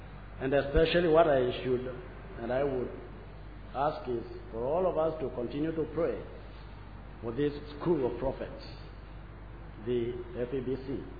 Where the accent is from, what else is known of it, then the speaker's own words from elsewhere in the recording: Kenya; We are living in a country, Kenya, because I come from Kenya